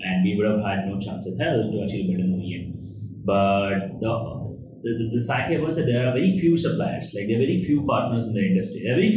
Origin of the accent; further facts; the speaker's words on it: Ahmedabad, Gujarat, India; also born or lived in Chennai; I grew up in Ahmedabad. Parents and a lot of the family still there. Then got an admitted in IIT Madras, moved to Chennai for that.